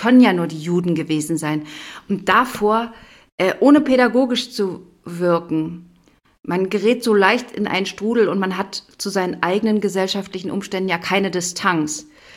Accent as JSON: {"language": "German", "region": "Brandenburg", "country": "Germany", "also_born_or_lived": "Berlin", "said": "ich komme aus Brandenburg, Berlin"}